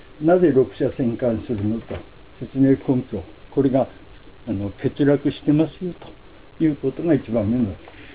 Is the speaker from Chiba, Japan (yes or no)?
no; Sapporo, Hokkaido, Japan; 私もあの札幌出身で中学高校のみんなこれ同期の仲間で